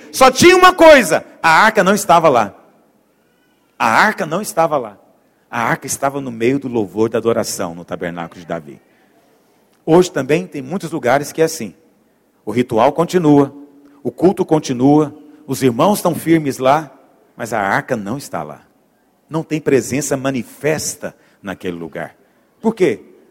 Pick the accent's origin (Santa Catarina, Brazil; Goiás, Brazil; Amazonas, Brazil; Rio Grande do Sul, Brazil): Goiás, Brazil; Porque eu sou goiano